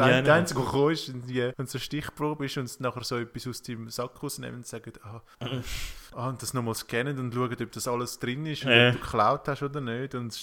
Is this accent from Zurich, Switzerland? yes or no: yes; Zurich, Switzerland; Also ich als Zürcher